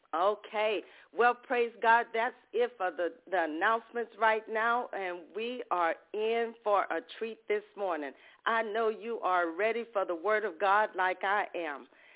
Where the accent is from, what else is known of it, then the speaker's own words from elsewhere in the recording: Ocean Springs, Mississippi, United States; from Ocean Springs, Mississippi